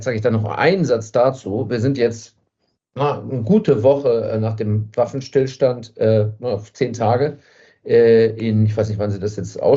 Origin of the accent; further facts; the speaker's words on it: Hamburg, Germany; moved away as an adult; also born or lived in Berlin / Ukraine; Ich bin Hamburger, geboren 1982, habe lange in Berlin gelebt, bin so seit 10 Jahren ungefähr im Nahen Osten, zwischenzeitlich auch in der Ukraine.